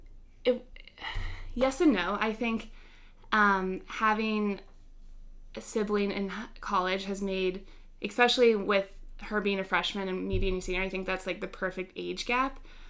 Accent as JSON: {"language": "English", "region": "Maryland", "country": "United States", "said": "And I would say also I am from Maryland, so I knew I kind of wanted to do something different than what a lot of my friends were doing"}